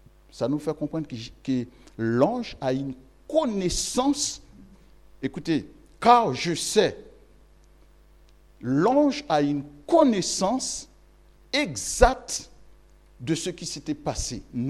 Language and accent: French; Haiti; je suis haïtien, c'est-à-dire de la communauté haïtienne